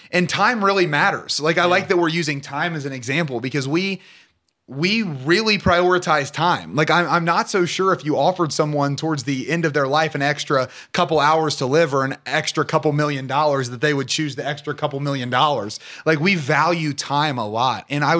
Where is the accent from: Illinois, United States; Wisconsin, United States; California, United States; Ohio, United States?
Ohio, United States; Portsmouth; I am from Portsmouth, yeah. Ohio, born and raised.